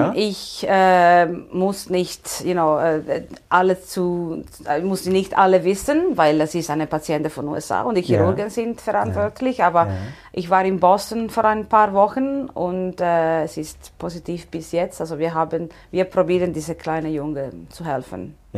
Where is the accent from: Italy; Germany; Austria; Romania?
Italy; Southern Italy; Also ich komme aus Süditalien. Ja. Ich habe schon etwas Energie im Blut.